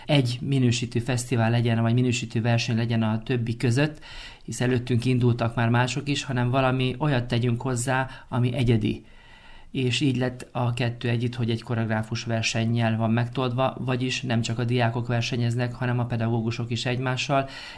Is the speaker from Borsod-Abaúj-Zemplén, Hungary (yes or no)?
yes; Sátoraljaújhely, Borsod-Abaúj-Zemplén, Hungary; also born or lived in Pécs; 10 évet töltöttem Pécsen, mielőtt hazaköltöztem Sátorújhelyre, szülővárosomba